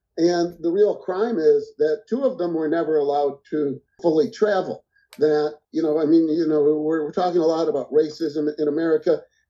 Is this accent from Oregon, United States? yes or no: no; Chicago, Illinois, United States; sat next to me at a screening of Beethoven in Chicago, my hometown, with my mother on the other side.